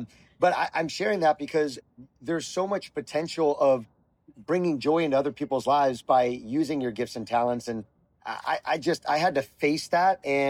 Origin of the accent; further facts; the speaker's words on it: Florida, United States; so I grew up in South Florida and I was living in Tampa Bay, but where I got asked to compete was in Atlanta, Georgia.